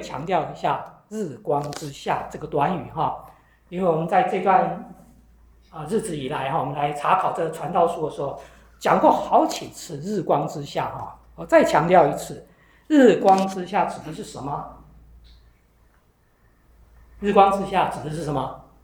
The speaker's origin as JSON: {"language": "Chinese", "country": "China", "said": "所以我们中国人很有意思啊"}